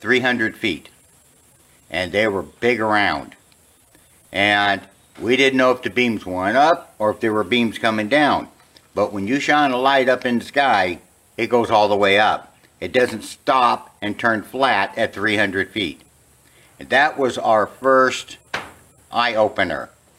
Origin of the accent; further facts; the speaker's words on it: California, United States; I was raised in California.